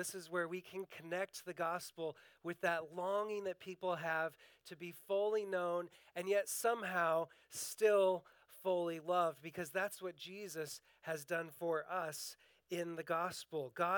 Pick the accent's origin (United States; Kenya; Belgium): United States; Washington; I grew up in Eastern Washington, a part of the country where it's not completely unusual to see a cowboy hat now and then.